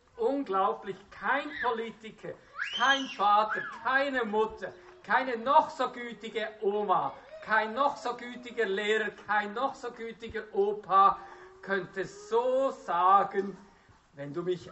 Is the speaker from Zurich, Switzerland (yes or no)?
no; Bern, Switzerland; Ich bin nämlich im Emmental aufgewachsen und mein Traum war, im Emmental Landwirt zu werden.